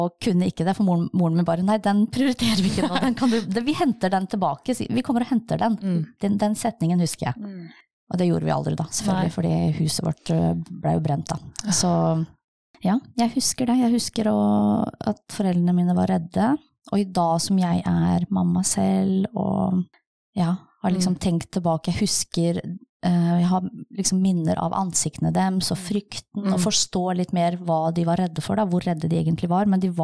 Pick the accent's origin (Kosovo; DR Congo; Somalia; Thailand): Kosovo; now in Larvik, Norway; Jeg kom jo fra Kosovo og til Larvik på slutten av 90-tallet. Og jeg kom jo da til Norge og til Larvik som krigsflyktning fra krigen I Kosovo.